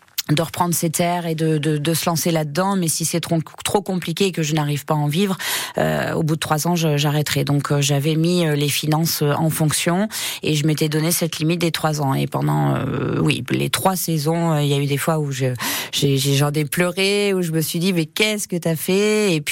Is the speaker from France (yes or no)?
yes; Auvergne-Rhône-Alpes, France; chez nous en Auvergne, on avait beaucoup de plantes médicinales qui poussaient en sauvage